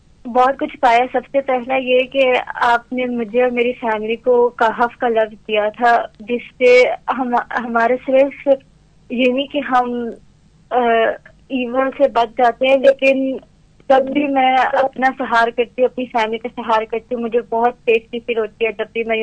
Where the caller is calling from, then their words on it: Cyprus; میں سائپرس سے بات کر رہی ہوں.